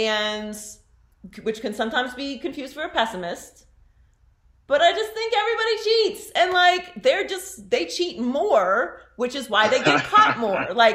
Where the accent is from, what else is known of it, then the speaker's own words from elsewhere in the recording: Pittsburgh, Pennsylvania, United States; also born or lived in Miami; because I grew up in Pittsburgh, so I have some loyalty to the Steelers